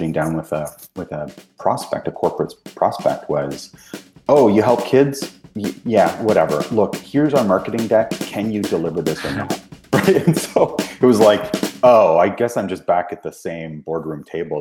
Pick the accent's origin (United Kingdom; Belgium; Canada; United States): Canada; another Canadian is taking the mic. But I'm from the same town actually as my friend and podcast guest of yours, Jenny Mitchell.